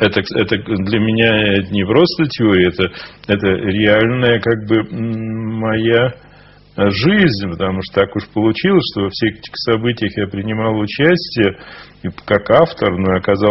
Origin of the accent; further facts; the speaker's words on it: Odesa, Odesa Oblast, Ukraine; Была ли необходимость гибели моего родного города? Он, конечно, остался как камень, материал, но вся эта дореволюционная вот, Одесса, это русский город, третий город в России.